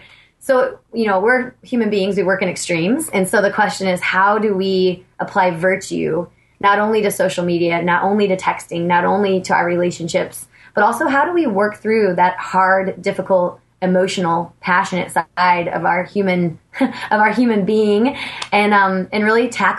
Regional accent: Kansas, United States; I mean, I'm from Kansas, and I love Kansas

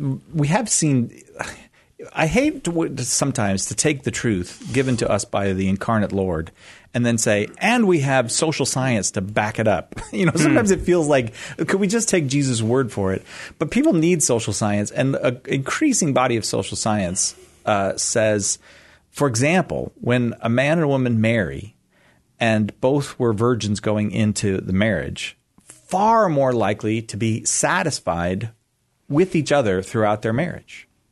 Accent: California, United States; Yeah. Okay. Well, I'm from California.

